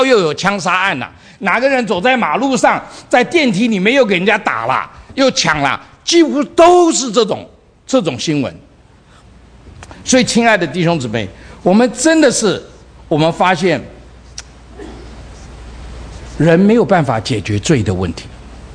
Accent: China; now in United States; 我们从中国来，我们都很清楚了，30年前跟今天这个经济的实力差多远。我们以前都要跑到美国来

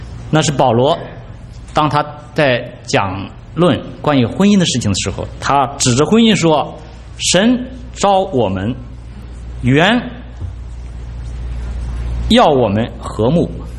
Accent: Anhui, China; 我是来自安徽，我不知道中间有没有安徽的弟兄姐妹。

